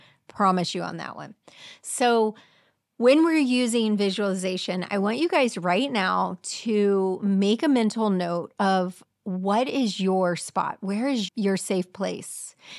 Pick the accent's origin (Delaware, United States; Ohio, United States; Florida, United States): Florida, United States; Clearwater; I grew up in Clearwater. I love St. Pete Beach.